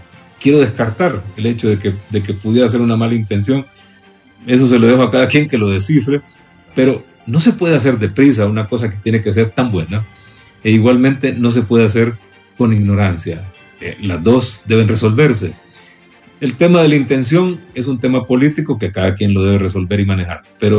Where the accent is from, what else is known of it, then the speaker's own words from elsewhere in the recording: Honduras; la sabiduría de todos los que somos hondureños